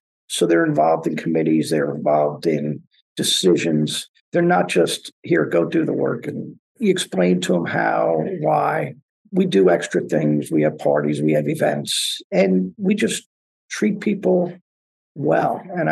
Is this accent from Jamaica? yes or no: no; Colonia, New Jersey, United States; I guess my journey started from growing up in Colonia, New Jersey.